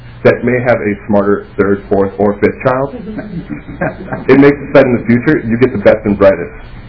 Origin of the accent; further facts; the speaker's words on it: Minnesota, United States; I have a story that is similar, but I'm not from out of state.